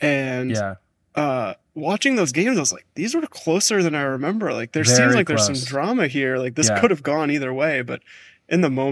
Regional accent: Chicago, Illinois, United States; And growing up in Chicago, there's like the complete flip of that where it's like, no, the Cubs are never supposed to be good.

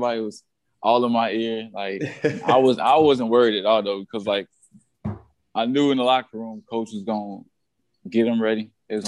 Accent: Frankfort, Illinois, United States; So I'm from a suburb called Frankfort. I grew up in Frankfort, Illinois.

